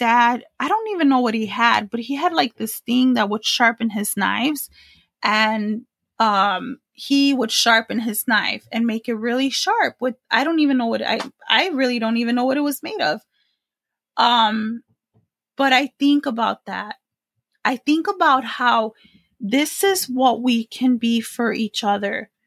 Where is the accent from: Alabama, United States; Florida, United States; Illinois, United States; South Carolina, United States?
Illinois, United States; Chicago; You know, I'm from Chicago originally. We got some good Puerto Rican food out there.